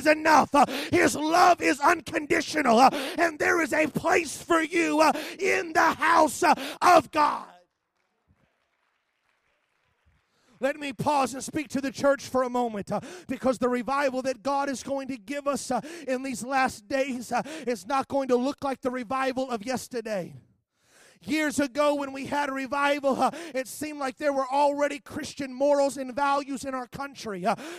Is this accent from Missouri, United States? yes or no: yes; Missouri, United States; I don't think you guys do that in Wisconsin, but I was raised in Missouri.